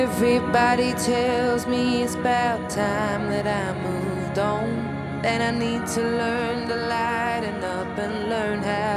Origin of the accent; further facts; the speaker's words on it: Tottenham, London, United Kingdom; And I'm very proud that I'm from Tottenham, and I don't go back that often, but I'm very proud that I'm from there, and it's completely made me who I am.